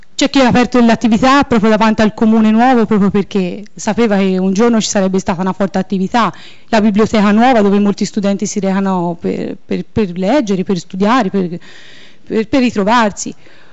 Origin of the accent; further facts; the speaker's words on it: Figline, Tuscany, Italy; sono abitante da sempre del comune di Figline e ci tengo particolarmente a dirlo perché al mio paese ci tengo forse come pochi altri miei concittadini.